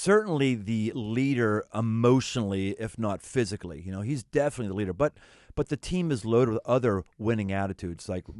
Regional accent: Pittsburgh, Pennsylvania, United States; You know, you got to recognize I grew up in Pittsburgh.

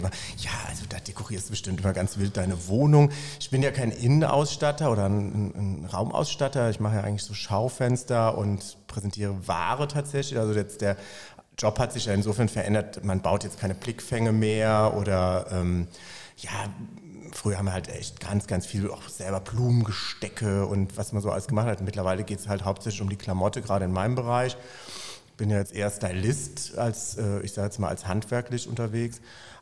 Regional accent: Koblenz, Rhineland-Palatinate, Germany; born there; gebürtiger Koblenzer mit Leib und Seele

